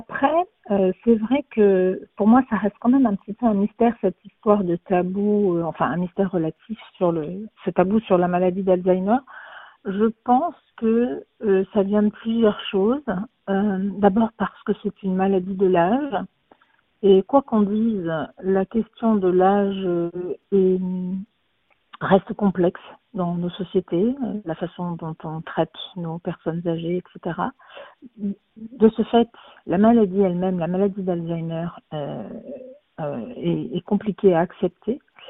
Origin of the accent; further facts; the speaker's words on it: Marseille, Provence-Alpes-Côte d'Azur, France; Oui, alors moi je suis une Marseillaise pur jus, ce qui ne s'entend pas forcément dans la musique de mes phrases, mais oui, je suis du Sud.